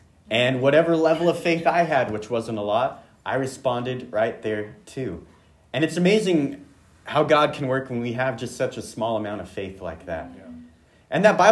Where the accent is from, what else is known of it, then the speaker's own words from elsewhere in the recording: Bend, Oregon, United States; yes, I'm from Bend.